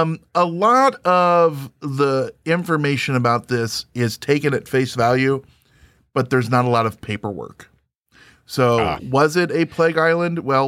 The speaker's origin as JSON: {"language": "English", "town": "Springfield", "region": "Illinois", "country": "United States", "said": "I'm from Springfield, Illinois, outside of there originally"}